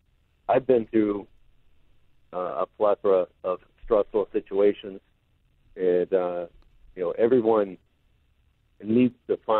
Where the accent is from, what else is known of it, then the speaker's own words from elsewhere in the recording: Michigan, United States; Well, I'm a water person. I was born and raised in Michigan